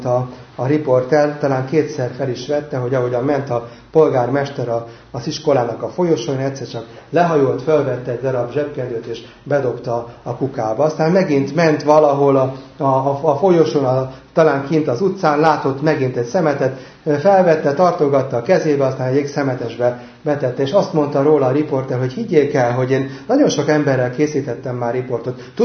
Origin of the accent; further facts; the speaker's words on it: Veresegyház, Pest, Hungary; a feleségemmel mi Veresegyházon nőttünk fel